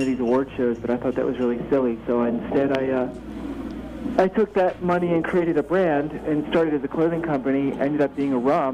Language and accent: English; Souderton, Pennsylvania, United States; Souderton, which is near just north of Quakertown.